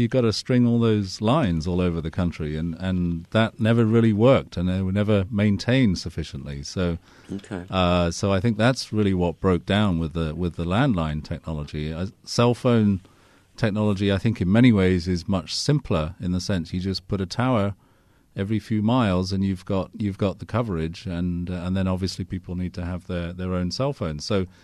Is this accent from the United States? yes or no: no; Kenya; I was brought up in Kenya